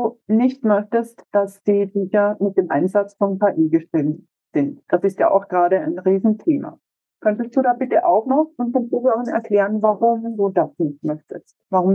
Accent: Lower Austria, Austria; Ich kenne das aus meiner Heimatstadt. Also ich komme aus der Nähe von Wien, da haben wir noch zwei inhabergeführte Buchhandlungen

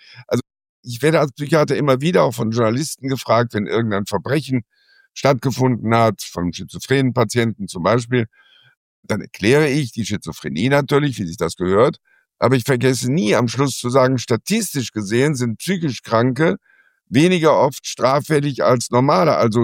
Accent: Rhineland, Germany; So heißt das bei uns im Rheinland, tief.

